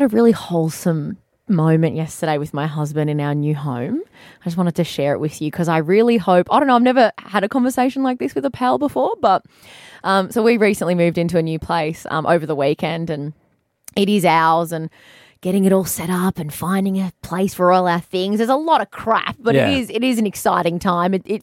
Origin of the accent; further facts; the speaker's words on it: Melbourne, Victoria, Australia; now in Newcastle; I've truly never felt at home in Newcastle because I am from a different city. I'm from Melbourne.